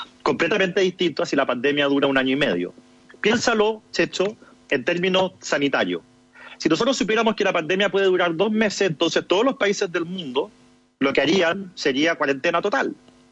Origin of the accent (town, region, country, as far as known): Chile